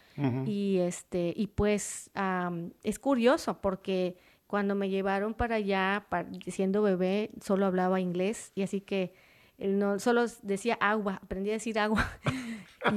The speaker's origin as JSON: {"language": "Spanish", "region": "Yucatán", "country": "Mexico", "tie": "born or raised there", "also_born_or_lived": "Los Angeles, United States"}